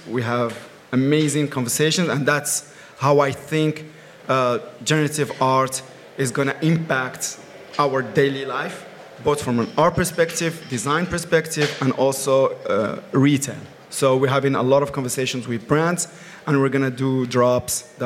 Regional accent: Morocco; I was born and raised in Morocco. For me, I come from a family that is about education, culture, and craftsmanship.

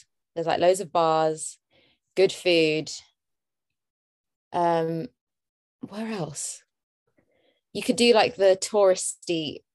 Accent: London, United Kingdom; Yeah. In East London.

